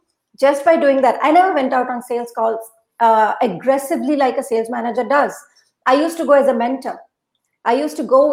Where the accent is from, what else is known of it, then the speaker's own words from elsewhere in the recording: Assam, India; Sure. Assam is beautiful, beautiful. I'm so, so missing my home place right now.